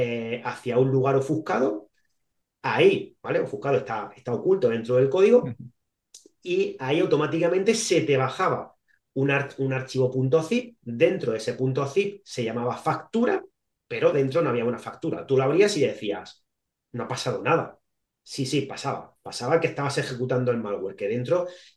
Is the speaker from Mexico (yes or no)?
no; Spain; estamos ya cuatro españoles, ya hay algunos más, cuando yo entré estábamos dos solos